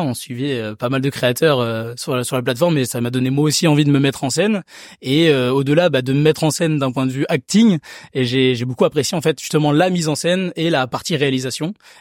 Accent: Nouvelle-Aquitaine, France; j'ai grandi dans la campagne. Je viens des Deux-Sèvres, dans le Poitou-Charentes, entre Niort et Poitiers, pour ceux qui ne connaissent pas.

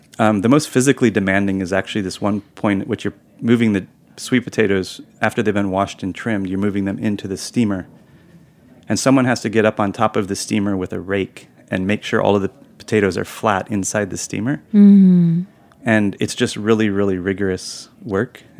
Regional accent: United States; And the reason that this is difficult for me is because I'm American.

